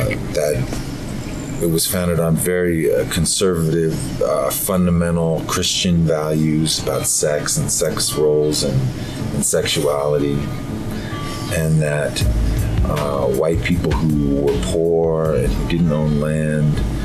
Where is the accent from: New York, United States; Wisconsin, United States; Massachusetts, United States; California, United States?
California, United States; Oakland; born there; I was born in Oakland, California in 1966.